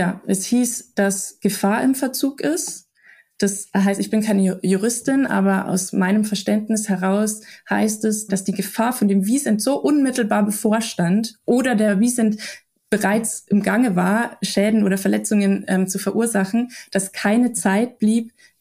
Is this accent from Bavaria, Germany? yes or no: yes; Bavaria, Germany; Ja, ich bin aus Bayern, ich weiß, wie strikt hier alles ist.